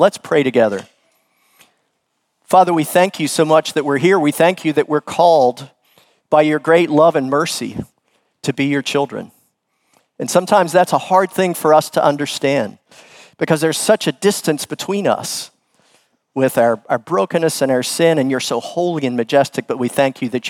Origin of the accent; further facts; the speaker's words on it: Winter Park, Florida, United States; I grew up in Winter Park, and growing up so close to the coast, I was an avid surfer.